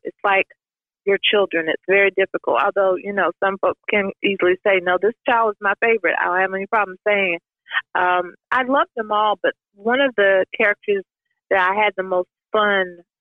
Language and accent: English; the South, United States; It wasn't as hard because I grew up in the South. So I know what that dialect sounds like.